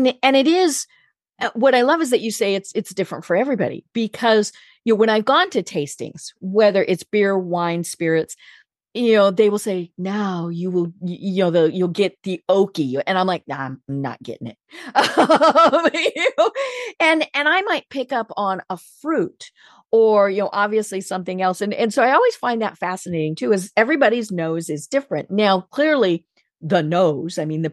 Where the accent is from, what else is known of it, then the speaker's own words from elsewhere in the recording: Colorado, United States; Now I'm from Colorado.